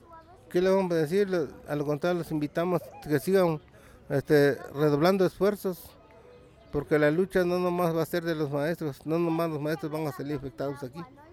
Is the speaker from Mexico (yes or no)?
yes; Mexico; nosotros como mexicanos estamos contribuyendo.